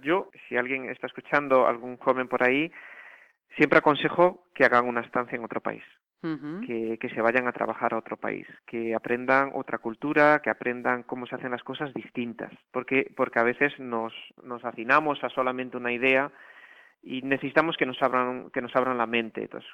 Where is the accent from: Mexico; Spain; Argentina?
Spain; Galicia; also born or lived in Netherlands; yo soy gallego, o sea, yo he estado en muchísimos sitios, pero viajo a Galicia constantemente. Lo he hecho durante mi estancia en Holanda.